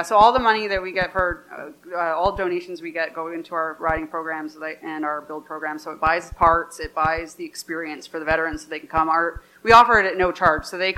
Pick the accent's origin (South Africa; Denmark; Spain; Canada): Canada; now in Austin, United States; So, like you said, I live in Austin, Texas. I came to Austin from Canada about 6 years ago.